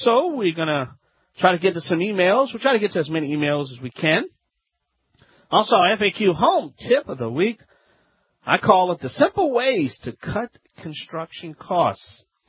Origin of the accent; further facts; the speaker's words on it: Louisiana, United States; That's right, I'm … from the Bayou land.